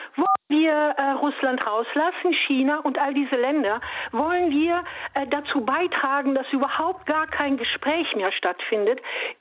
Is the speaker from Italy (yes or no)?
yes; Italy; now in Germany; wie man schon aus dem Namen vielleicht heraushört, ich bin Italienerin